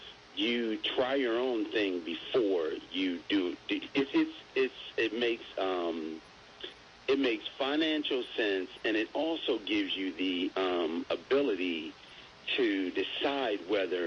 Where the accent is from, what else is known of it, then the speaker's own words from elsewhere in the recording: Washington, District of Columbia, United States; also born or lived in Maryland / Northern Virginia; I'm from Washington, D.C., and okay. I lived in also Maryland and also Northern Virginia.